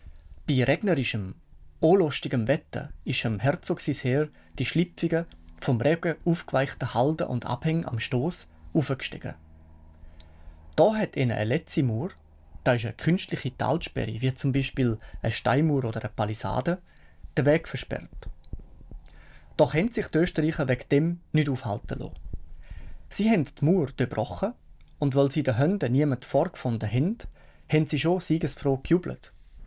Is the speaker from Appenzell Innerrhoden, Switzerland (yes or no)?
yes; Appenzell Innerrhoden, Switzerland; Er ist ein Volksheld aus meinem Heimatkanton, aus Appenzell-Innerrhoden.